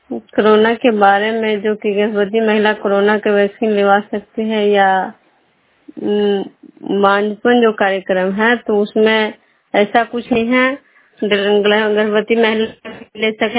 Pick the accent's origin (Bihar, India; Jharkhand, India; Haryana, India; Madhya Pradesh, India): Bihar, India; Vishnupur; मैं बिष्णुपुर ग्राम नालंदा जिला नगर नौसा प्रखंड के निवासी हूँ।